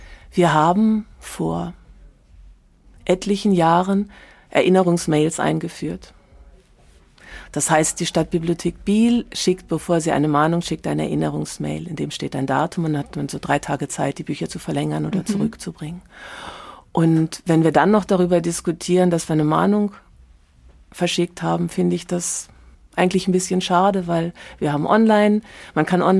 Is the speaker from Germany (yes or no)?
yes; Germany; now in Switzerland; Ich bin ja Deutsche in der Schweiz